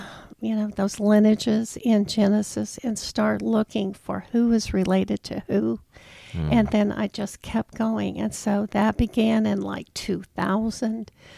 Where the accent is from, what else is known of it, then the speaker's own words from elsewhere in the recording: Oklahoma, United States; I grew up in Oklahoma and went to Oklahoma Baptist University in Shawnee.